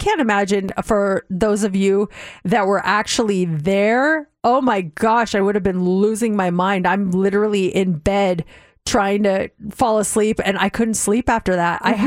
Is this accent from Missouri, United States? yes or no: no; Denver, Colorado, United States; My hometown, Denver, Colorado, number 6. So we come from some pretty cool places.